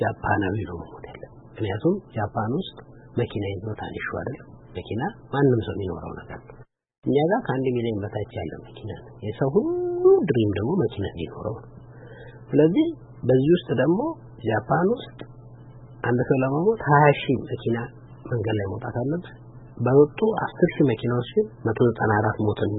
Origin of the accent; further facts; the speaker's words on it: Addis Ababa, Ethiopia; ኮሪያ ሰፈር የሚባል ሰፈር ላይ ያደግኩት